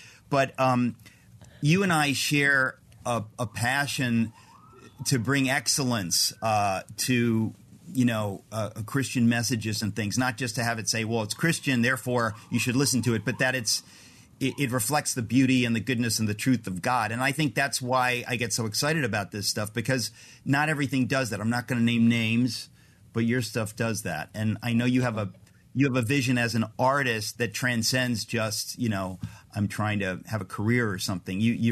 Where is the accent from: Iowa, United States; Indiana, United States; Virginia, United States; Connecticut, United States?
Connecticut, United States; born there; It was, well, because my parents live in Connecticut and I was born in Connecticut.